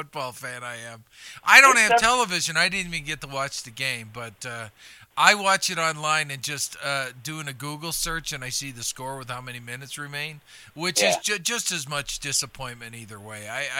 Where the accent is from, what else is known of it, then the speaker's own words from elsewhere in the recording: Illinois, United States; I am from Illinois. I grew up being a fan of both.